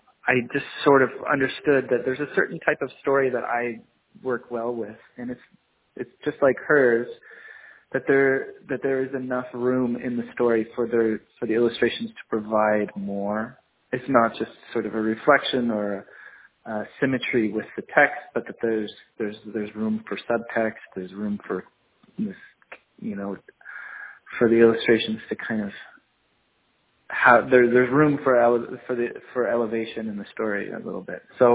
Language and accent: English; Nova Scotia, Canada; I'm from the South Shore, but there's a lot of similarities between the communities of the South Shore of Nova Scotia and Cape Breton.